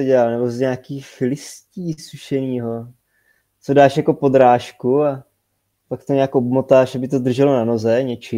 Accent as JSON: {"language": "Czech", "town": "Slavkov u Brna", "region": "South Moravian Region", "country": "Czechia", "said": "U nás, já jsem ze Slavkova u Brna a vedle je taková maličká dědinka Němčany"}